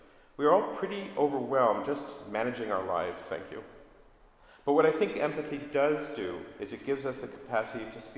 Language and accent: English; Brooklyn, New York, United States; I grew up in Brooklyn, for crying out loud.